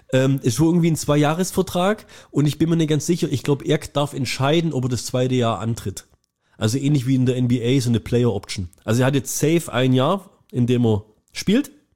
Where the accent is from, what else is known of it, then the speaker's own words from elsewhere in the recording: Dresden, Saxony, Germany; ich komme aus Dresden.